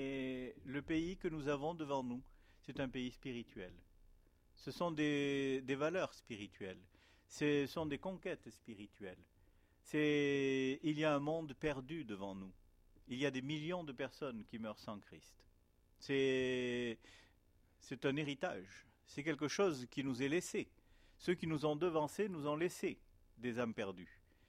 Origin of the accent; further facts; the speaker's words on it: Morocco; born there; Je suis né dans un pays, je suis né au Maroc. Donc c'est un pays où les gens sont bien commerçants.